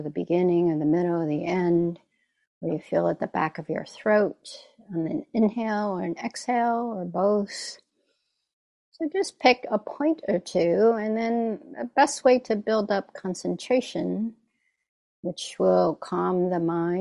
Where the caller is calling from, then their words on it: San Francisco, California, United States; I'm zooming in from Ramatushland, otherwise known as San Francisco.